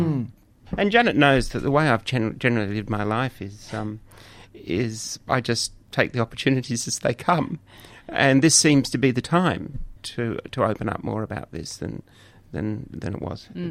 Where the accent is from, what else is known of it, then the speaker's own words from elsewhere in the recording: Brighton, South East England, United Kingdom; East Brighton. Probably broadly similar.